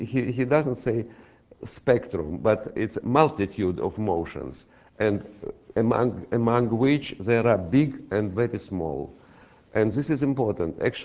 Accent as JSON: {"language": "English", "country": "Russia", "tie": "born there", "second_language": "English", "moved": "as an adult", "said": "I was born in Russia and graduated in Russia, and only the last 30 years has been working in the West, in Europe."}